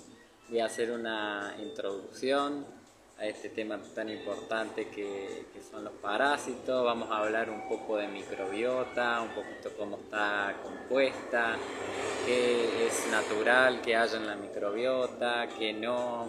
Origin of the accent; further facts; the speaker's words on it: San Francisco, Córdoba, Argentina; Tengo 33 años, soy de Argentina, San Francisco, Córdoba, y ahora estoy de viaje, estoy en Guatemala.